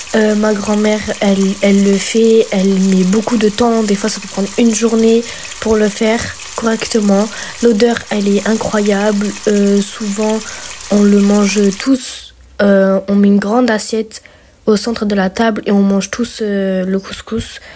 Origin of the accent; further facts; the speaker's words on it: Avignon, Provence-Alpes-Côte d'Azur, France; born there; now in Portes-lès-Valence, France; d'origine turque algérienne. Je parle un peu ces deux langues. Je les comprends plus que je ne les parle. Je suis née à Avignon. J'ai déménagé à Port-les-Valence il y a 4 ans. J'y vis encore en ce moment.